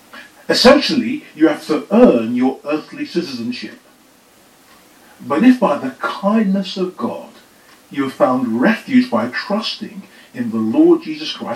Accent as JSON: {"language": "English", "town": "Birmingham", "region": "West Midlands", "country": "United Kingdom", "tie": "born there", "also_born_or_lived": "Jamaica / South Africa", "lives_now": "London, United Kingdom", "said": "I was born in Birmingham here in England. I've also lived in Jamaica and in South Africa. But I've spent most of my life living as a citizen of this great city of London."}